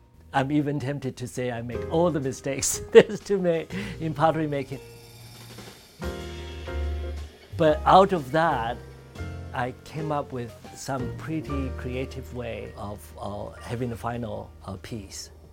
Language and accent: English; Taiwan; I grew up in Taiwan in a really small farming village.